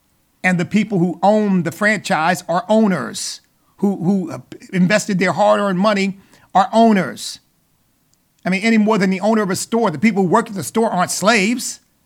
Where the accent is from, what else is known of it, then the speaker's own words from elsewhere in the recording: United States; Now, here again, I am an American of African ancestry. I have brown skin. I have lived on this earth and in this country for 69 years.